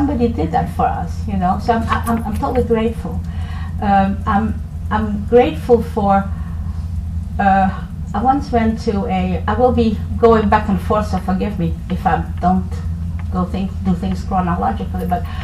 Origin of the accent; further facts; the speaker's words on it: Indonesia; born there; English is a second language; I was born in Indonesia. I'm actually a little old lady. I was born in 1941.